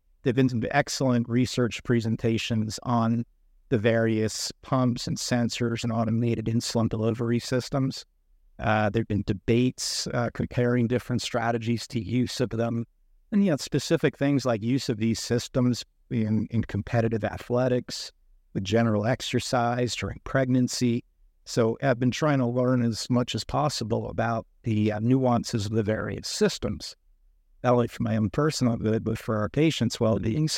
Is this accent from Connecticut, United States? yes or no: no; Philadelphia, Pennsylvania, United States; Yeah, as you know, I'm from Philadelphia, where it's always sunny.